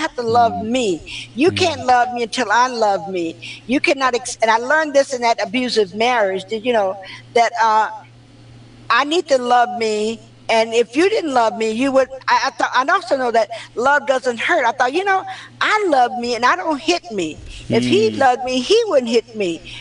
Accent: the South, United States; You know, I grew up in the South in African American, you know, dark complexion, light complexion people

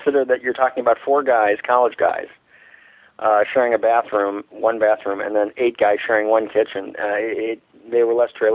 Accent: Chicago, Illinois, United States; When I was a child, we're talking 1973, 1974, my parents, I was growing up in Chicago

